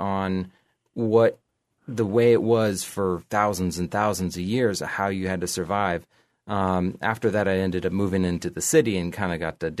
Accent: Iowa, United States; Well, when I was growing up in Iowa, we lived on a small bit of land, about 28 acres, where we raised everything from corn to any vegetables, anything we wanted to eat, chickens.

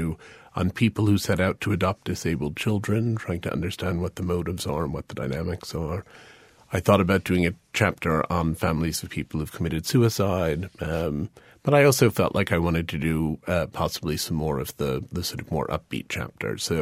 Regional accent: United States; So I finally felt that I could define being American, being Caucasian, being any of those things could be experienced in illness terms because they do all prevent me from doing certain things.

